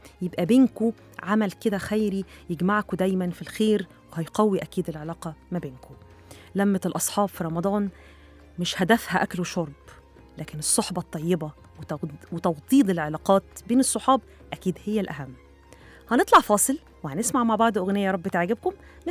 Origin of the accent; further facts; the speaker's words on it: Egypt; الحمد لله بقى إحنا كمصريين عندنا ميزة كبيرة قوي وعظيمة قوي بصراحة